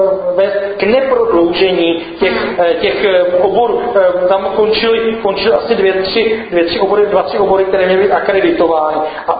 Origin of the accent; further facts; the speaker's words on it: South Moravian Region, Czechia; já jsem naopak na Jižní Moravě, jsem to pojel, jsem z Jižní Moravy.